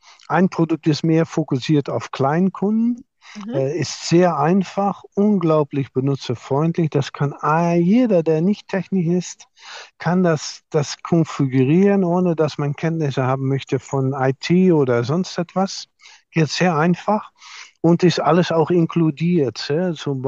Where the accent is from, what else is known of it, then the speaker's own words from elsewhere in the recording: Netherlands; German is a second language; now in Germany; Ich bin eine Niederländerin, was man vielleicht auch hört, natürlich. Arbeite schon lange Zeit in Deutschland.